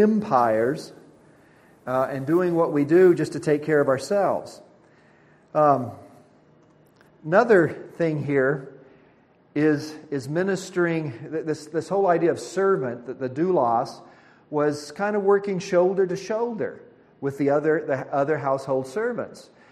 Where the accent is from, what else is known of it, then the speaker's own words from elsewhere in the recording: Richmond, Kentucky, United States; See, I grew up in Richmond, Kentucky, which is just about 30 miles from Asbury.